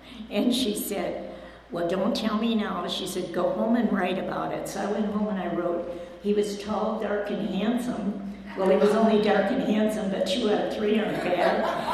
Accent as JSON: {"language": "English", "town": "Detroit", "region": "Michigan", "country": "United States", "tie": "born there", "said": "I was born in Detroit, like I said. I was born before the war started."}